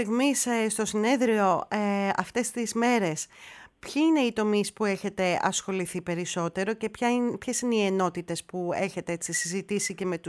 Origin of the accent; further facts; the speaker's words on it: Greece; Βεβαίως οφείλω να ομολογήσω, κύριε Κυριακίδη, ότι και εμείς ως Έλληνες τα τελευταία χρόνια έχουμε αρχίσει και διαπιστώνουμε